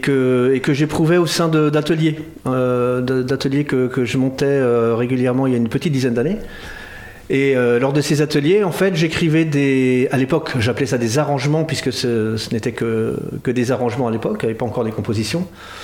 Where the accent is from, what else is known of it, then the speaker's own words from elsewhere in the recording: Paris, Île-de-France, France; moi je suis parisien, donc j'habite là-bas depuis toujours, quasiment.